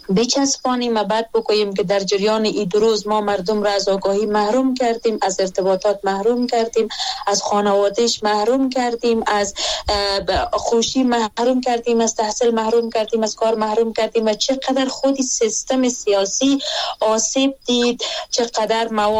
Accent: Afghanistan; ما در افغانستان متولد شدیم، همینجا زندگی میکنیم، کلان شدیم،

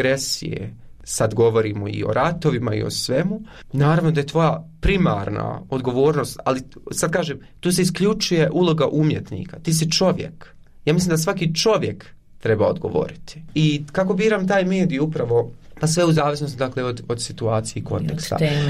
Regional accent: Konjic, Federation of Bosnia and Herzegovina, Bosnia & Herzegovina; also born or lived in Eisenach, Germany; now in Germany; mene kad neko pita odakle si, ja uvijek kažem iz Bosne i Hercegovine, zato što ja ne znam da se definišem

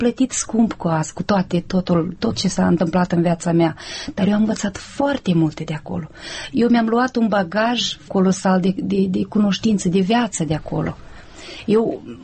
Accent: Moldova

